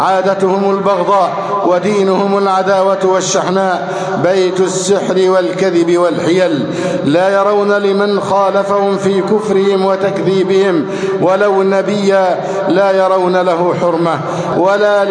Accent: Egypt; اللهم احفظ بلدنا مصر أمناً أماناً

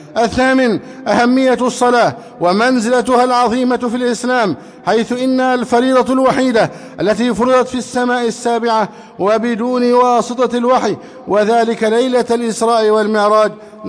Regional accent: Egypt

